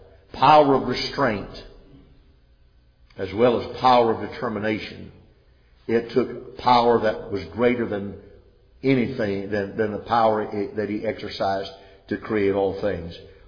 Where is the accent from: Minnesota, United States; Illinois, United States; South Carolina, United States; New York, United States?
South Carolina, United States; I was brought up in the Cold War. Many of you were. You remember having the drills at school? You know, we lived about 15 miles from the Myrtle Beach Air Force Base